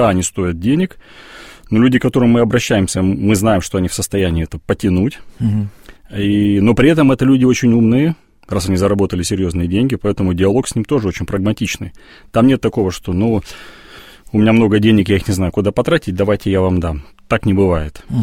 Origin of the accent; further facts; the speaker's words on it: Nakhodka, Primorsky Krai, Russia; born there; Я родился в Находке, в Приморском крае